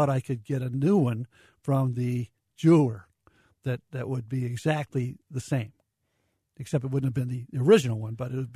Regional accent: Detroit, Michigan, United States; born there; also born or lived in Chicago, United States / New York, United States / St. Louis, United States; So I was born in Detroit, lived there 8 years, Chicago 2.5 years, New York 4 years, you know, then St. Louis, Missouri

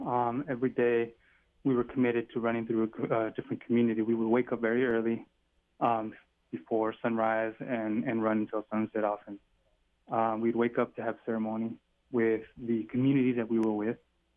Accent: Yakima, Washington, United States; Cascade Mountains in Washington State, where the sun shines roughly 300 days a year, is my desert, my hometown of Yakima.

